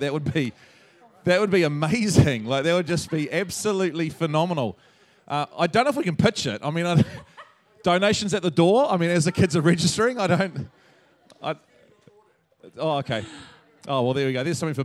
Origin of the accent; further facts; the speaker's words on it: New Zealand; accent: Kiwi; now in Los Angeles, United States; I moved from New Zealand. I'm originally a Kiwi, so don't get confused by that. My accent's a little off, but it's because I lived overseas for a while.